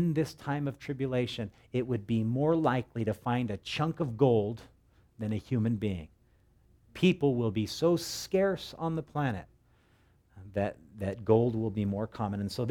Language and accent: English; Hawaii, United States; When I grew up on the North Shore as a little kid, we lived near Sunset Beach.